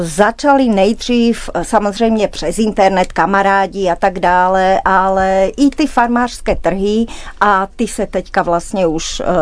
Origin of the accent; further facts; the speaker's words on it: Pezinok, Bratislava Region, Slovakia; já pocházím z Pezinka u Bratislavy.